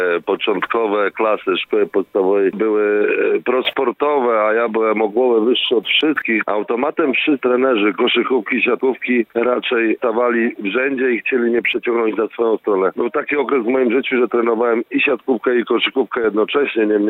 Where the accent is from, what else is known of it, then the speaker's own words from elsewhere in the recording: Łódź, Łódź Voivodeship, Poland; Oczywiście pochodzę z Łodzi, jestem rdzennym łodzianinem i tam właśnie zacząłem pierwsze kroki w dorosłej siatkówce